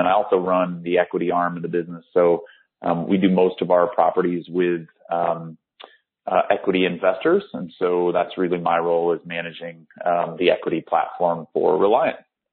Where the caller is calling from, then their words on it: Roswell, Georgia, United States; We're actually in Roswell, Georgia, just outside of Atlanta.